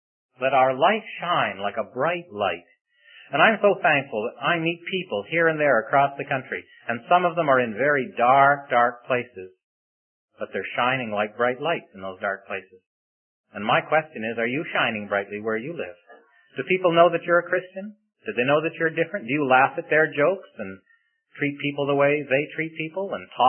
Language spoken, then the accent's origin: English; Canada; now in United States; but I'm not an American. I'm a Canadian, you see. And your country just lets me live here, and I appreciate that.